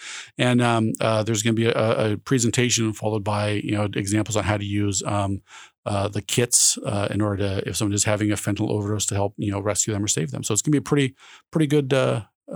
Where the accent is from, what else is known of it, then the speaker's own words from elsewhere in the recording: Anchorage, Alaska, United States; now in Juneau, United States; You know, I came from Anchorage originally.